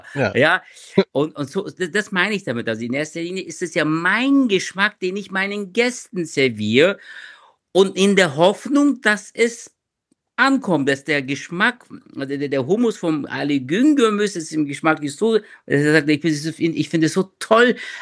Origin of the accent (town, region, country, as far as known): Bavaria, Germany; accent: Bavarian